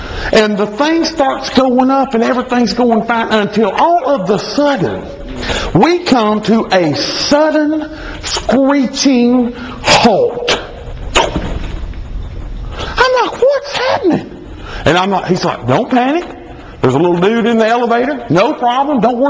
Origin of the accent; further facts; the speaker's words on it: Ranburne, Alabama, United States; I'm originally from Ranburn, Alabama. Anybody know where that's at?